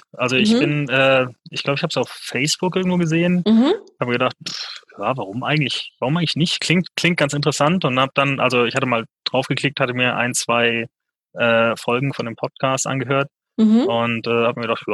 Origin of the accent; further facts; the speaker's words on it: Munich, Bavaria, Germany; ich bin 34 und ich komme aus München.